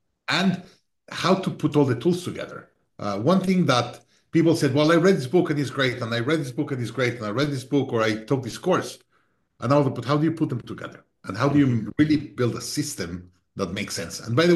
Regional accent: Mexico; English is a second language; also born or lived in Boston, United States; I grew up in Mexico, I was born in Mexico. So come to the U.S. and go to a U.S. college

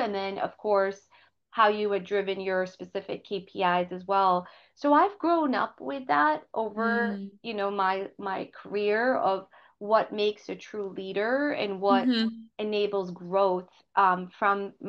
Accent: Boston, Massachusetts, United States; also born or lived in India; And I was born in India, raised in Boston, moved when I was around 3 years old.

